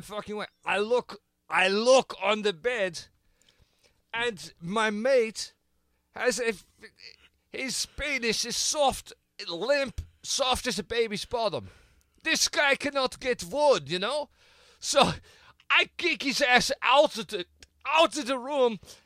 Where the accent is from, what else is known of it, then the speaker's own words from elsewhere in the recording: Netherlands; I'm always from Holland.